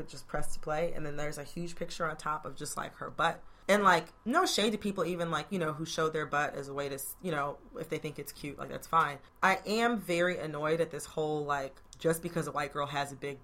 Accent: Detroit, Michigan, United States; because we had something similar and I was growing up in the Detroit area.

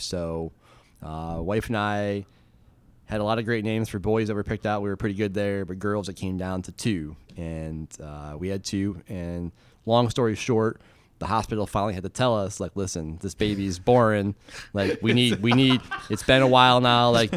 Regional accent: Dansville, Michigan, United States; You know, I grew up in that area, about 15 minutes out of Lansing, Michigan, in a small town called Dansville.

